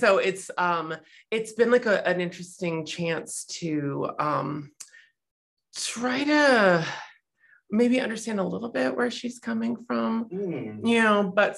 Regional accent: Louisiana, United States; So yeah, I'm from Louisiana.

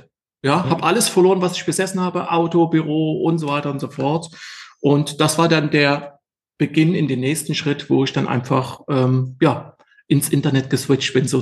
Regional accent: East Germany, Germany; so bin ich aufgewachsen, bin am Osten aufgewachsen.

